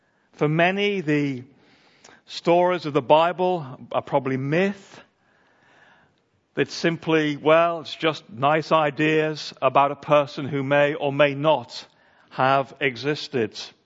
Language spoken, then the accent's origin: English; Egremont, North West England, United Kingdom; You will see some signs to my hometown. For reasons I've never fully understood, they built a bypass around it. And so you can scoot round now, but the sign is there, Egremont, historic market town.